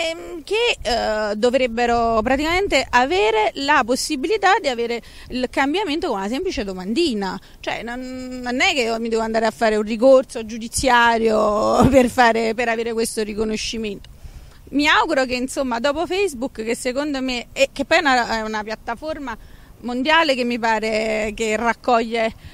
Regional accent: San Giorgio a Cremano, Campania, Italy; ma purtroppo sono di San Giorgio a Cremano

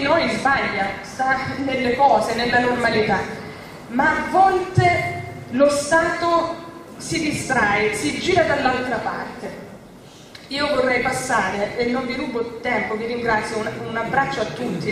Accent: Strongoli, Calabria, Italy; Noi da allora siamo stati marchiati, gli strongolesi sono associati hanno una targa, a persone mafiose

